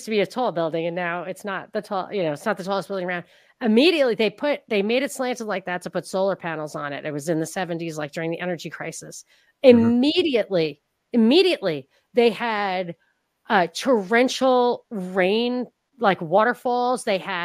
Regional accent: New York, United States; Yeah, I'm from Rockland County, and I think that's where like

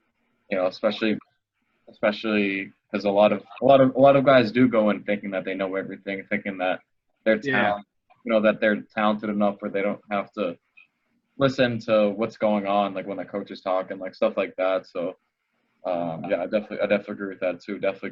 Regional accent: Massachusetts, United States; Yeah, I mean, I'm from Massachusetts myself. I went to a pretty high school in Mass, and we have really rich football tradition, everything like that.

